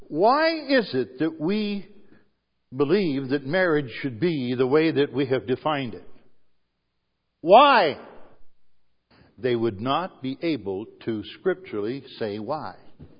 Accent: Ohio, United States; moved away; We're actually both from Ohio. We were transplanted up here long enough ago to where we root for the Tigers.

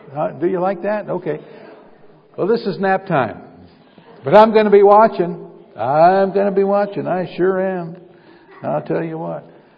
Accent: Belleville, Michigan, United States; And he found out I was from Belleville.

